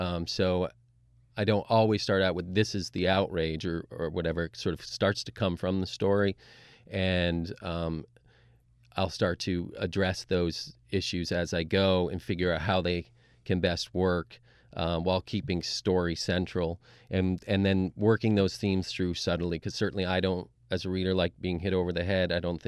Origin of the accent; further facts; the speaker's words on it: Vermont, United States; I've lived up north, and I grew up in Vermont. I'm a native Vermonter